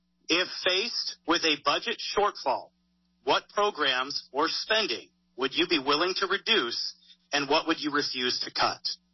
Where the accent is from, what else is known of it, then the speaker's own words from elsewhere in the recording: Alaska, United States; So I grew up in the Kenai River.